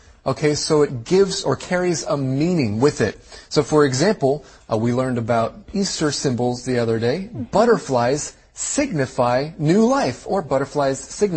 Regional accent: Taiwan; Well, I grew up in Taiwan.

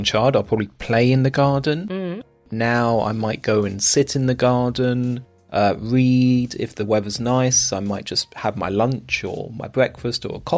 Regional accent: London, United Kingdom; the house where I grew up in London.

